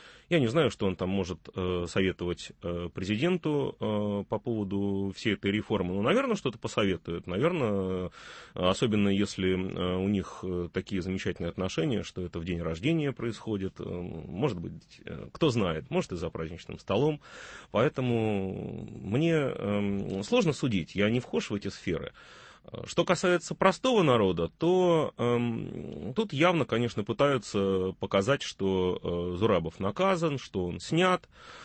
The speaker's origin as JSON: {"language": "Russian", "region": "Saint Petersburg", "country": "Russia", "said": "А как петербуржец, я не пенсионер и бесплатные лекарства не получаю."}